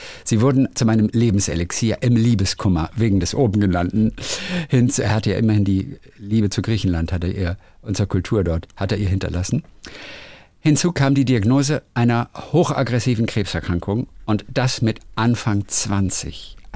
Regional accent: Emden, Lower Saxony, Germany; moved away as an adult; now in Winnipeg, Canada; aus Winnipeg, Kanada. Und ich habe euch vor einiger Zeit schon einmal geschrieben, eigentlich bin ich in Emden geboren und auch aufgewachsen und erst später im Leben ins Ausland gezogen.

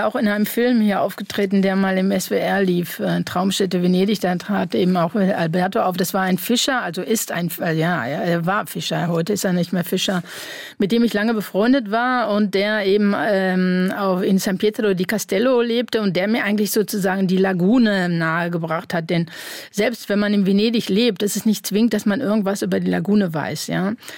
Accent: North Rhine-Westphalia, Germany; Ich bin im Ruhrgebiet aufgewachsen

